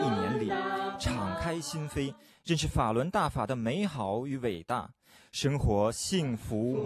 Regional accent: Austria; Chinese is a second language; 你好，我是土生土长的奥地利人，但对中国文化情有独钟。

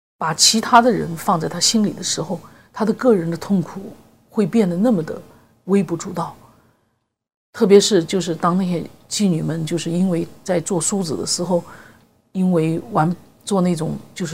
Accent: China; 所以作为中国人来讲，

